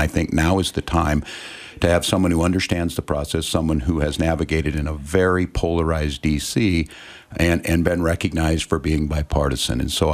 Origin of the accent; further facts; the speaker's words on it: Nebraska, United States; now in Minnesota, United States; Met my wife, who is a Gustavus Adolphus graduate, and she had this exotic Minnesota accent, and we came from Nebraska.